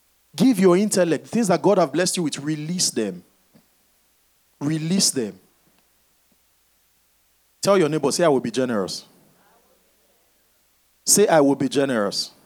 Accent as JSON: {"language": "English", "country": "Nigeria", "moved": "yes", "said": "Each and every one of us here, 95% of us here, we came from Nigeria. When we came, we didn't have anything."}